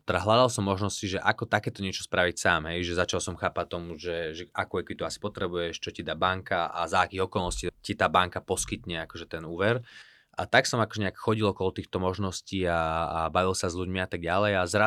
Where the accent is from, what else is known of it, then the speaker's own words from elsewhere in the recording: Martin, Žilina Region, Slovakia; s ktorým som vyrastal v Martine